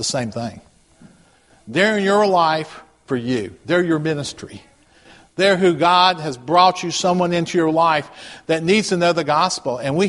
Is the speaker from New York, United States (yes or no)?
no; Rock Hill, South Carolina, United States; You know, I'm not from around here. I'm from Rock Hill, South Carolina.